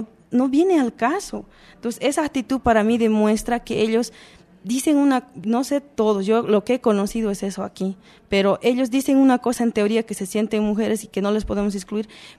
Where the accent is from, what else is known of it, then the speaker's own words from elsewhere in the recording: Bolivia; Yo vengo de Bolivia, donde incluso dentro de nuestra cultura se habla de que no hay machismo, pero sí hay.